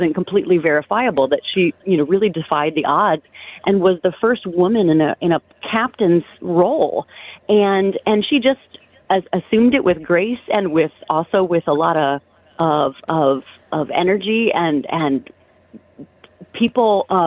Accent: Cincinnati, Ohio, United States; so these are Cincinnati-based ghost stories, and I'm from Cincinnati

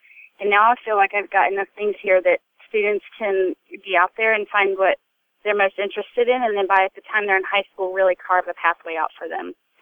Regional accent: Kentucky, United States; I had only remembered growing up in Kentucky, I had seen FFA coats at the end of my high school hallway

